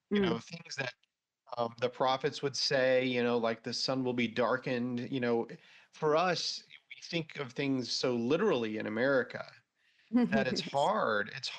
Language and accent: English; United States; So it's hard as an American to do it.